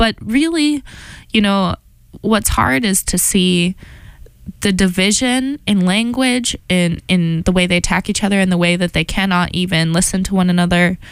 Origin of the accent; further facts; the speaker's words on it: Midwest, United States; okay, so I come from the Midwest, and I wonder if it's just the conception of space